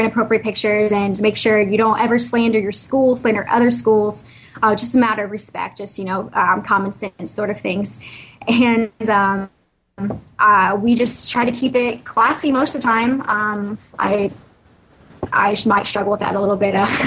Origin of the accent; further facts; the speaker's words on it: Missouri, United States; In my hometown, when I was going to Mineral Area College, I worked at a radio station called J98 The Boot.